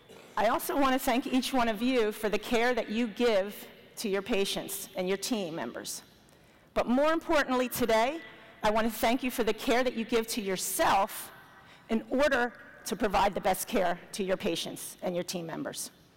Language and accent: English; Camden, New Jersey, United States; Not everybody who's born in Camden, New Jersey admits it. I was born in Camden, New Jersey, grew up there.